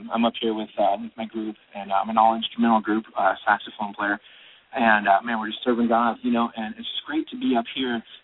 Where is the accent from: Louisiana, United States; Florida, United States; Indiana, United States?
Louisiana, United States; Alexandria; also born or lived in New Orleans; I grew up in there in Alexandria and went to college in Lafayette.